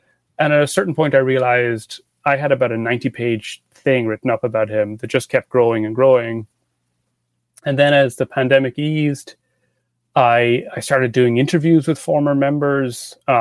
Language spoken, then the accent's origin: English; Ireland; now in United States; And I'm from Ireland originally and have been living in the US off and on since about 2009.